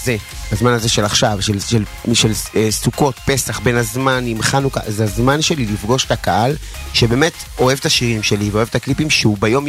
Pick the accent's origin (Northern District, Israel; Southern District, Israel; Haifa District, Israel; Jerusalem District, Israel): Jerusalem District, Israel; Jerusalem; אני ארנופי במקור, מירושלים בארנוף